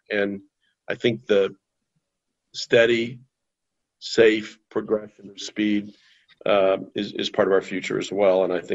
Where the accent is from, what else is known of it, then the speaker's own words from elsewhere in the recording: Indianapolis, Indiana, United States; Growing up in Indianapolis as a kid and hearing Tom Carnegie say a new track record is, you know, I can hear the voice still.